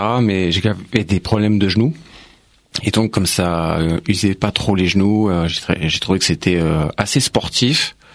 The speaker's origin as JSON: {"language": "French", "town": "Montmorency", "region": "Île-de-France", "country": "France", "tie": "born there", "said": "Moi, je suis né à Épinay et à Montmorency."}